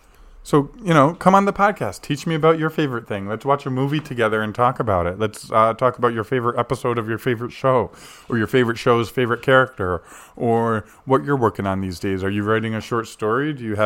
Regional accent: New England, United States; growing up in New England, exactly when I did, all my favorite teams started winning championships when I turned 16

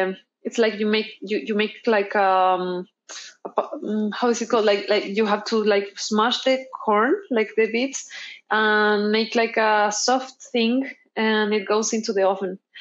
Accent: Chile; Even though we don't have like signature food, we have always had like very good materials.

